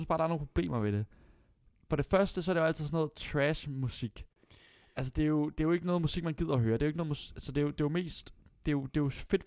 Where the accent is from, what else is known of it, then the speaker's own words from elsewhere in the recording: Copenhagen, Capital Region of Denmark, Denmark; jeg kommer fra København.